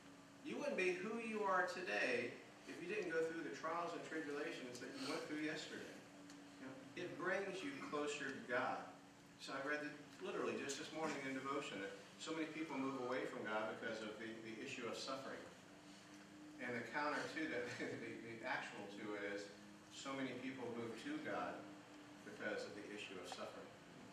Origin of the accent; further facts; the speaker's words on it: Jacksonville, Florida, United States; The day I turned 16, I grew up in Jacksonville, and there was a pizza place there called The Loop.